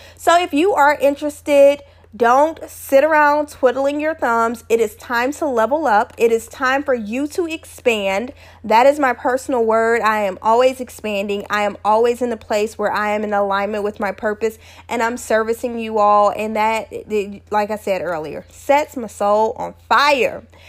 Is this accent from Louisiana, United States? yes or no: yes; Slidell, Louisiana, United States; But of course, you all know I am from Slidell, Louisiana. So I have plenty of family and friends in Louisiana.